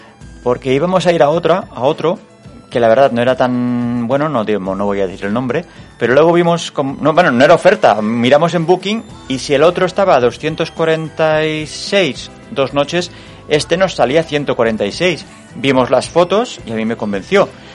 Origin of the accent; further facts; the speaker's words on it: Mataró, Catalonia, Spain; Teniendo en cuenta que yo digo Barcelona, somos de Mataró, o sea, ya tenemos que coger un tren para ir a Barcelona.